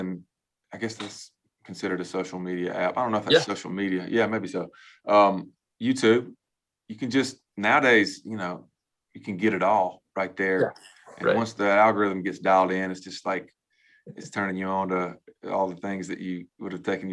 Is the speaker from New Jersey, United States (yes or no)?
no; Georgia, United States; I grew up in Georgia and the Braves were like killing it mid 90s